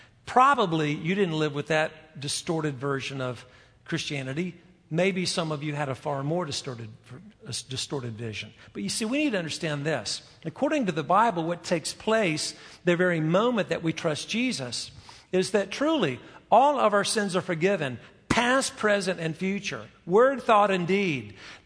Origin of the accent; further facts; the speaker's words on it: North Carolina, United States; Growing up in the environment where I grew up in North Carolina, I had a very distorted and therefore very unfounded view of the gospel.